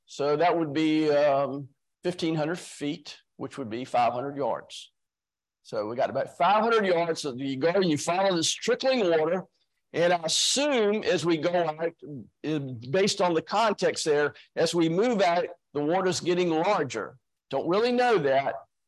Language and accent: English; Virginia, United States; somebody growing up in Virginia and spending almost my time here